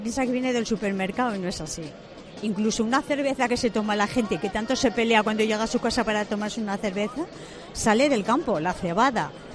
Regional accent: Albelda, Spain; De Albelda.

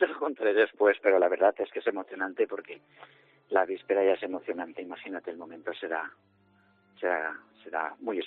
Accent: Castellón, Valencian Community, Spain; tanto yo, mi mujer como mi hija, pues somos de Castellón y somos de la Virgen de Lledó también.

